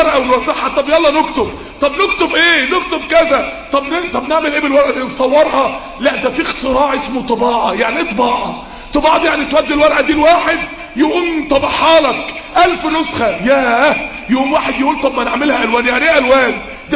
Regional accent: Mansoura, Dakahlia, Egypt; اللي بيعتبر الوقت عالميين عندنا في المنصورة

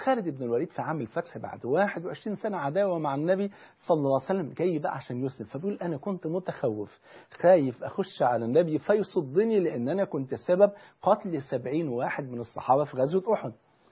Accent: Egypt; الأحزان التي نشعر بها في بلدنا مصر

